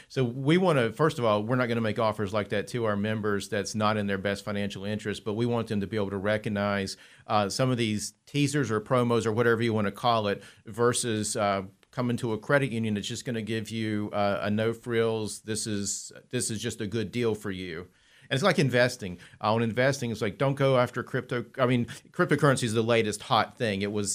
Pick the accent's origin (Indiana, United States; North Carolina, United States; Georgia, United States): North Carolina, United States; Granite Falls; I grew up in the Hickory area, specifically Granite Falls. My mom and dad still live in that area.